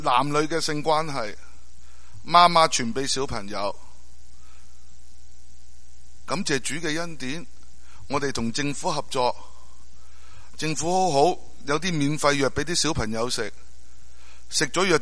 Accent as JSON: {"language": "Chinese", "country": "China", "said": "我爱我的国家，我是中国人，我爱我的同胞。"}